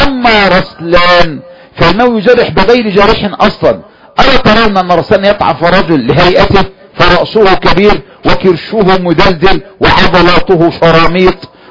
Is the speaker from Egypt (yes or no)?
yes; Egypt; وهذا كان فتنة عندنا في مصر